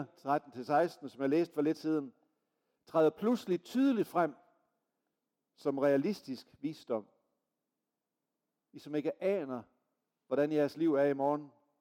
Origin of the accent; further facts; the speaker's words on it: Central Denmark Region, Denmark; min barndoms missionshus hjemme i Vestjylland